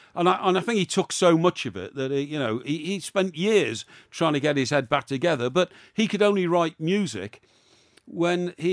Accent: Chester, North West England, United Kingdom; when I was a kid growing up in Chester, on Saturdays we'd get over to Liverpool, you know, because they had bigger nightclubs and there were more women there.

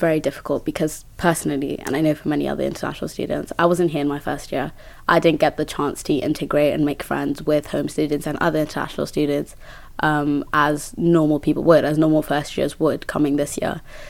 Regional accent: Kenya; now in United Kingdom; I am originally from Kenya, so I'm an international student myself

